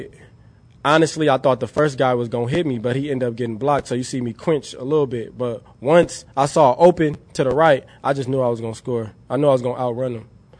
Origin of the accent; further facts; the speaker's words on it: California, United States; When he found out I was from the Bay and everything, he brought me in.